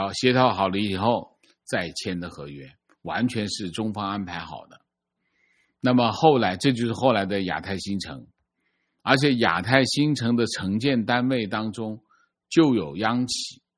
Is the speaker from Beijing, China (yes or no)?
no; Sichuan, China; 我是四川的，相隔5年。去年回老家快认不出来了